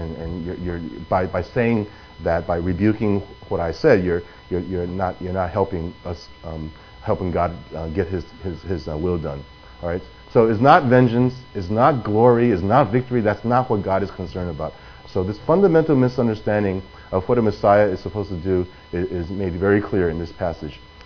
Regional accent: New York City, New York, United States; You know, I am from New York City, and I follow the Knicks.

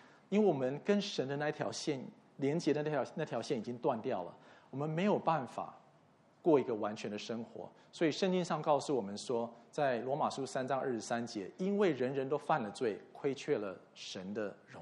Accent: Taiwan; 我在幼稚园的时候，我记得我那时候在台湾

